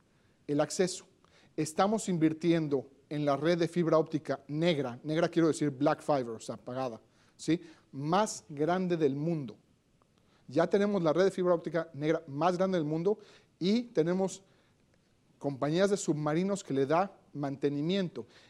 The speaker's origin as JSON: {"language": "Spanish", "country": "Mexico", "tie": "born there", "said": "les voy a contar de mi país natal, ¿por qué no hay un centro de datos en la Ciudad de México?"}